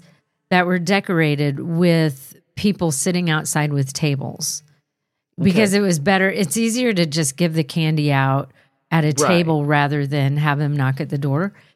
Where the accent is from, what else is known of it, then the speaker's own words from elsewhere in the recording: Shorewood, Wisconsin, United States; I grew up in Shorewood, a small town on the northeast coast of Milwaukee, Wisconsin.